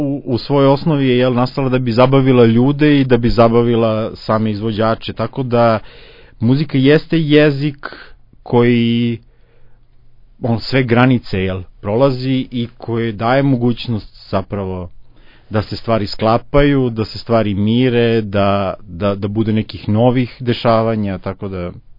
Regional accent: Belgrade, Serbia; also born or lived in Čačak; ja dolazim iz Beograda, zapravo rođen sam u Čačku, ali živim i neko, jedan veliki deo mog školovanja sam završio u Beogradu.

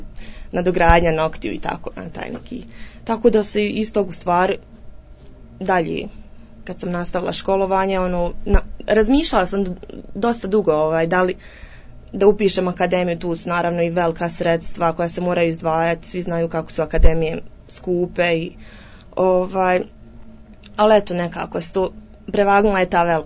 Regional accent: Vareš, Federation of Bosnia and Herzegovina, Bosnia & Herzegovina; also born or lived in Sarajevo; now in Teslić, Bosnia and Herzegovina; rođena sam u Sarajevu, odrasla sam u Varešu prije rata i sticajem okolnosti, ali tih ratnih dešavanja, desilo se to da se moralo i otići.

